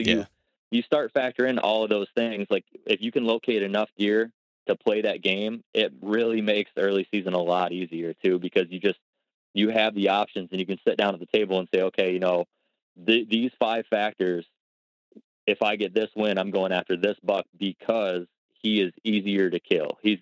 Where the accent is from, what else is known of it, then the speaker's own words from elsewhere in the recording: Ohio, United States; in my home state, at least in Ohio, I want to have my target buck completely figured out